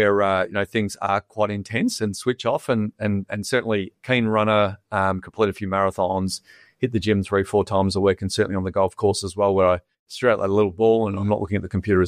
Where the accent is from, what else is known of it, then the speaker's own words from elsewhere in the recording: Perth, Western Australia, Australia; growing up in Perth with amazing weather, it was pretty much picking up every ball since I can remember.